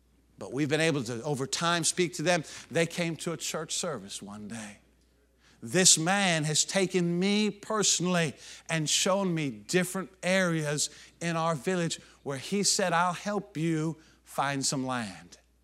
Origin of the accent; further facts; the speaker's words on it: the North, United States; I know that I'm from the North, and y'all speak differently down here.